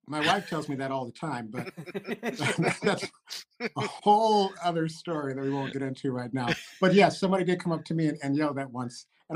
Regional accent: Detroit, Michigan, United States; Yeah, he's actually from a suburb of Detroit, and I'm from the inner city of Detroit.

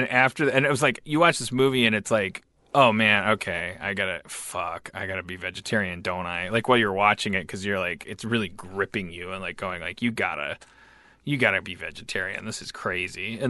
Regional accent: Milwaukee, Wisconsin, United States; moved away; Because I said the same thing about seafood, because I grew up in Milwaukee. So like, you go to Red Lobster in Milwaukee and it's like

